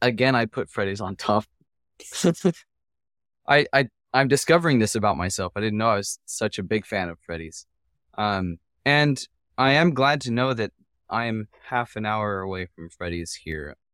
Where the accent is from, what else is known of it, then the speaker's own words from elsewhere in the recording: Texas, United States; Well, and I grew up in Texas, so it's like my duty to throw Whataburger in there.